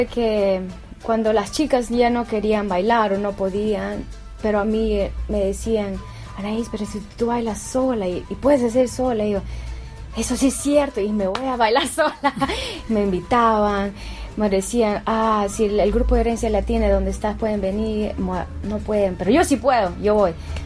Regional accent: Amazon, Peru; Yo vengo del Amazonas, somos el Shipibo Conibo. Somos unos nativos muy bonitos y dedicados a nuestra selva

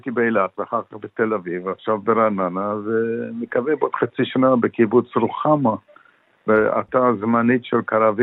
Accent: Namibia; now in Kfar Aza, Israel; אני נולדתי בנמיביה, משפחה יהודים שעזבו את גרמניה ברגע האחרון בהתחלת השואה, והתיישבו בנמיביה, ושם נולדתי והתחנכתי, ועליתי

